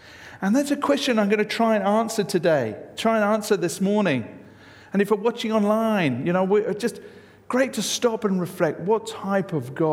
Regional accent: England, United Kingdom; In my home country, I'm from England.

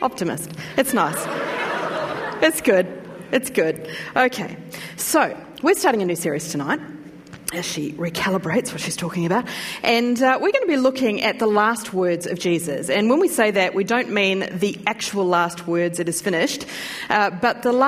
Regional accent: New Zealand; accent: Kiwi; Do you know, when I listen to Kiwis speak, my accent comes back? So I'm very sorry. Here's my apologies at the beginning that I might start to sound a little bit Kiwi

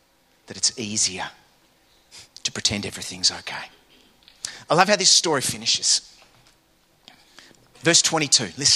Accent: England, United Kingdom; I mean, I'm English. I'm English.

